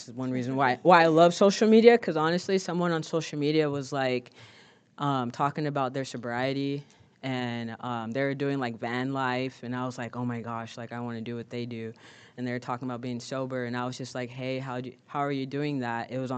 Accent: Seattle, Washington, United States; I'm from Seattle, and I would get so drunk and high.

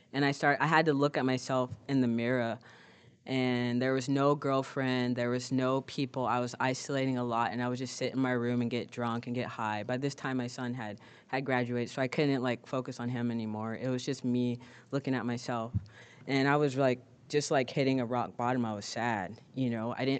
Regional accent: Seattle, Washington, United States; I'm from Seattle, and I would get so drunk and high.

